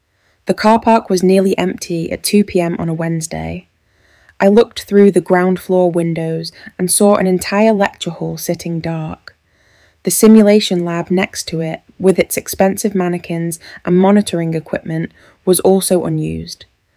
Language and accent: English; Birmingham, West Midlands, United Kingdom; I grew up in Perry Bar watching my dad drive buses for Birmingham City Council